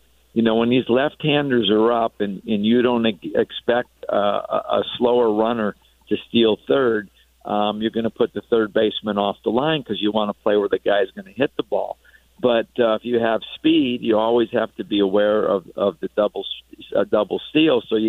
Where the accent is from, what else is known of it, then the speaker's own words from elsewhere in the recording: Northeast, United States; Yeah, you know, I grew up watching hockey in the Northeast, and we played a little bit out on the ponds.